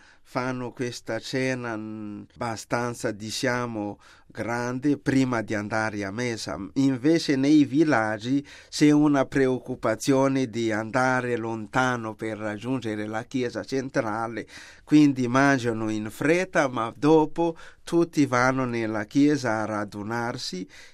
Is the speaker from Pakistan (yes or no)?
no; Madagascar; Italian is a second language; moved away; Il più bel Natale che ho vissuto, ricordo bene, era nel 78.